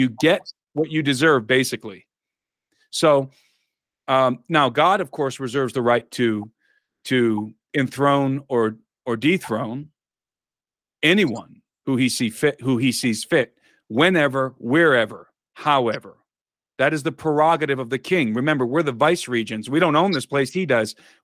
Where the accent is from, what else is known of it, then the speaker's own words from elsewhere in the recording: United States; Because even though I'm an American from the United States, if I go to Iran and break their laws